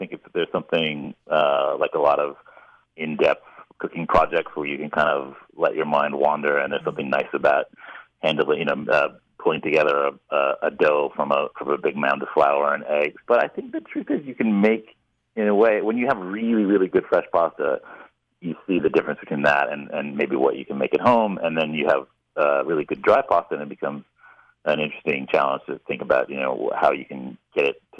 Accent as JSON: {"language": "English", "country": "United States", "said": "And it's interesting, I think, as an American, because we assume that pasta would have kind of, a central place in a lot of in any Italian restaurant in Italy."}